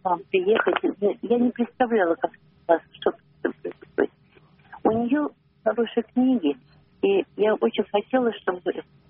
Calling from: Moscow, Russia; я звоню из Москвы.

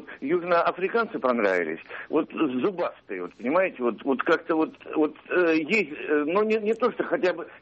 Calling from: Saint Petersburg, Russia; я из Санкт-Петербурга.

